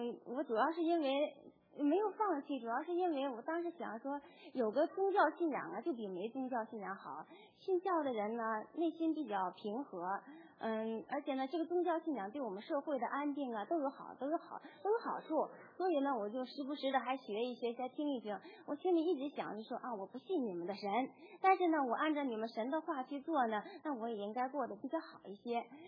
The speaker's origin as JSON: {"language": "Chinese", "country": "China", "tie": "born or raised there", "moved": "yes", "said": "我从小我在大陆长大的，我是一个真的是蛮坚定的无神论者，我不相信神，也不相信魔鬼。"}